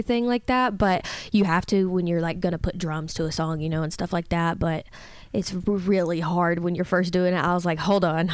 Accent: Georgia, United States; I am from Harrelson County, Georgia. It's a very, very small county.

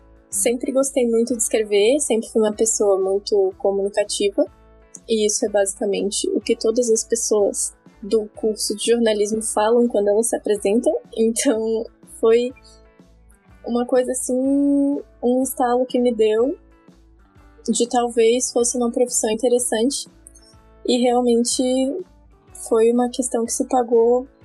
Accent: Florianópolis, Santa Catarina, Brazil; tenho 21 anos, nasci aqui em Floripa e morei aqui praticamente a vida inteira, nos arredores.

